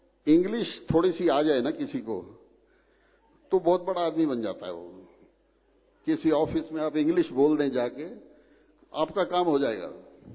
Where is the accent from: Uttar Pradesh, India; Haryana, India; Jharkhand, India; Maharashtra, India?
Haryana, India; Gurugram; गुरुग्राम से आया हूं